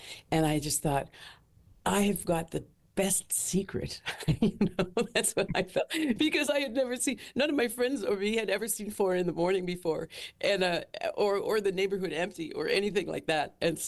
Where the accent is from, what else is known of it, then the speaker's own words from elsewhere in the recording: Halifax, Nova Scotia, Canada; because I grew up in Nova Scotia and in Halifax.